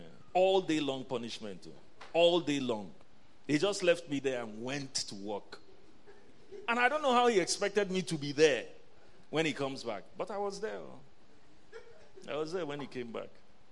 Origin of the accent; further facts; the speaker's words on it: Enugu, Enugu State, Nigeria; I grew up in Enugu.